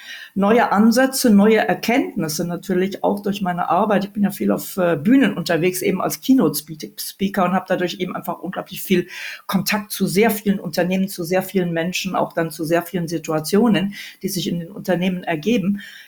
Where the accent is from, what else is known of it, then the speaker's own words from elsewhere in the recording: Mönchengladbach, North Rhine-Westphalia, Germany; Ich komme ja aus Mönchengladbach, Reit.